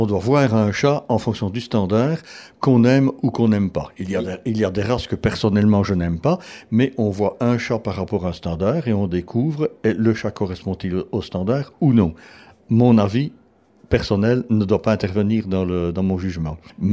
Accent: Belgium; je viens de Belgique.

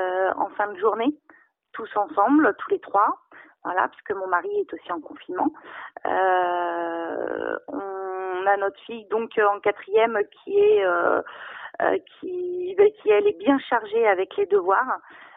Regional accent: Crépy-en-Valois, Hauts-de-France, France; also born or lived in Pont-Sainte-Maxence; Ça fait à peine 2 ans qu'on est ici. On était à Pont-Sainte-Maxence avant. Et je suis originaire de Crépy-en-Valois.

